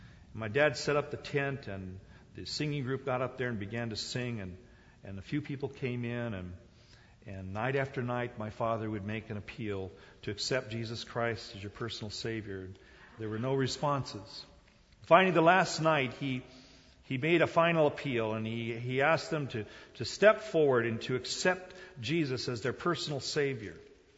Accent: South Korea; And so I grew up on the Sawdust Trail, as they call it. In Korea, though, it wasn't sawdust.

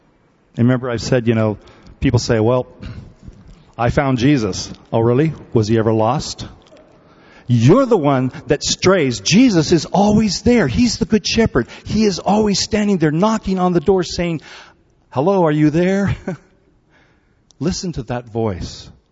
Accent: South Korea; also born or lived in St. Helena, United States; I grew up in Korea right after the war. In fact, the war ended in 53 and I was born in 54.

